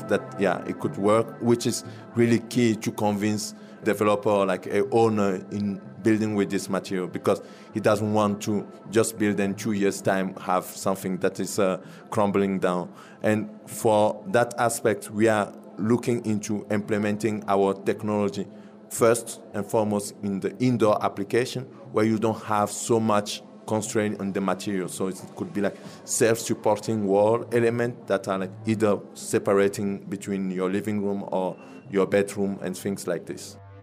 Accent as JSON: {"language": "English", "country": "Togo", "second_language": "English", "said": "and also, of course, in my home country, in Togo."}